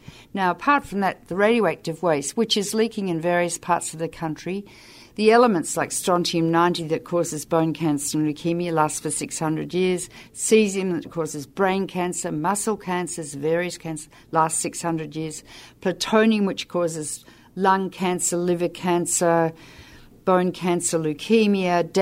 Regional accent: Australia; I come from Australia, where 40% of the world's uranium resides

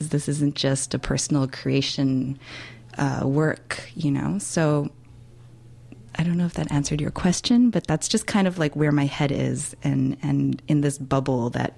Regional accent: Canada; as Canadian, as like a first generation Canadian.

